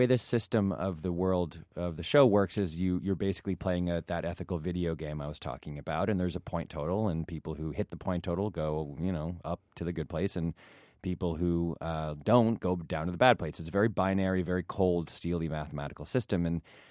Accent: Ann Arbor, Michigan, United States; I'm from Ann Arbor.

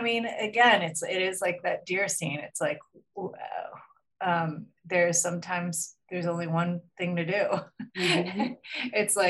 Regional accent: Los Angeles, California, United States; I grew up in Los Angeles around the same time Marina did.

